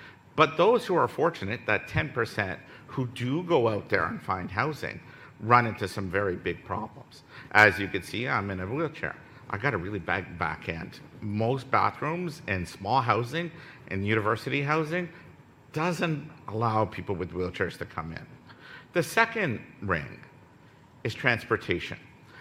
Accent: Ottawa, Ontario, Canada; I come from Ottawa, folks, okay? There's a lot of snow there.

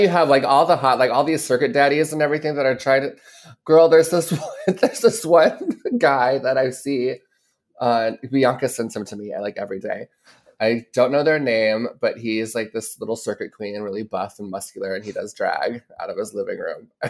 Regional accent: the South, United States; growing up in the South and starting my drag career in the South

